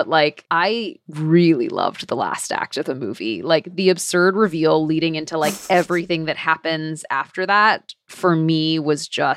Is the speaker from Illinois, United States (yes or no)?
no; New York City, New York, United States; but as a New Yorker, I feel like there are a lot of things that I'm just uninformed about.